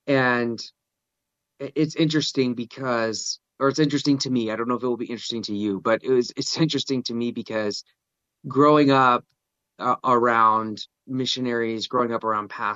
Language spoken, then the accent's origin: English; Benin; And so I grew up in West Africa in a little country called Benin.